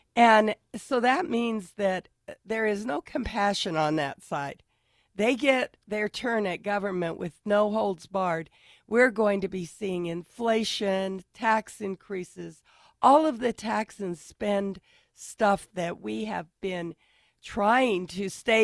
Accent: Reno, Nevada, United States; Well, I was raised here in Reno, 3 years old when we came, went to local schools, Anderson, Roger Corbett.

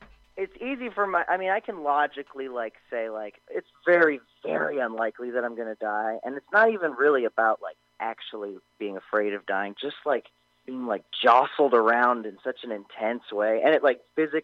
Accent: Florida, United States; now in Los Angeles, United States; I grew up in Florida, and then last year I moved to Los Angeles, so still no snow for me.

